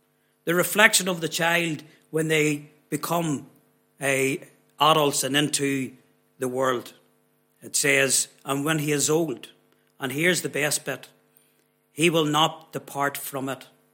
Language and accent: English; Armagh, Northern Ireland, United Kingdom; I'm from Armagh. I was born in Armagh.